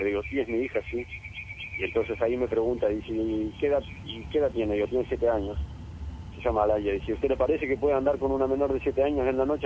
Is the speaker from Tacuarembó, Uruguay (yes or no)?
yes; Tacuarembó, Uruguay; born there; now in El Pinar, Uruguay; yo nací en Tacuarembó pero vivo en Alpinar